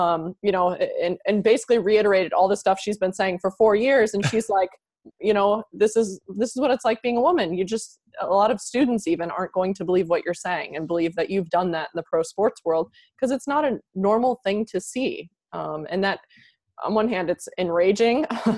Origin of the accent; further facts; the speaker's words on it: Iowa, United States; I grew up in Iowa, so I'm actually a very odd choice to become a general manager of a pro soccer team coming from Iowa.